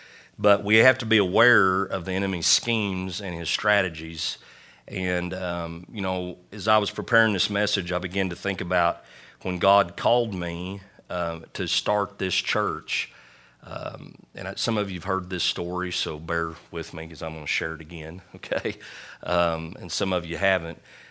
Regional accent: Leedy, Oklahoma, United States; we planted the church here in Leedy, my hometown.

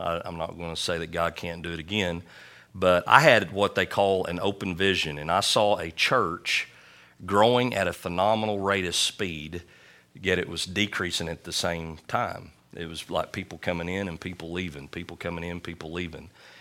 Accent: Leedy, Oklahoma, United States; we planted the church here in Leedy, my hometown.

